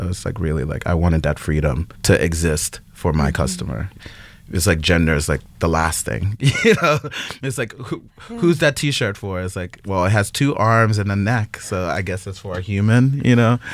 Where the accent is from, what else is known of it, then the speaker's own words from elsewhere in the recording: Queens, New York, United States; Yes, born and raised in Lefrak City.